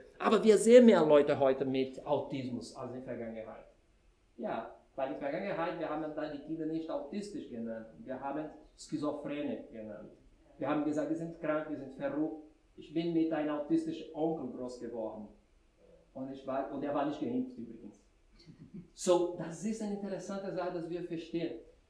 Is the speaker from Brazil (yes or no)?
yes; Brazil; German is a second language; Ich bin in Anfang 70er geboren in Brasilien.